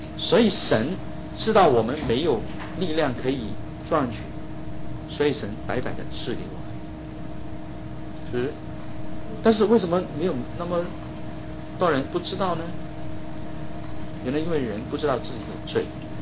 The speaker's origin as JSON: {"language": "Chinese", "country": "Hong Kong", "said": "我们香港人如果要买一栋房子，现在啊简直这是没有可能啊，很难的"}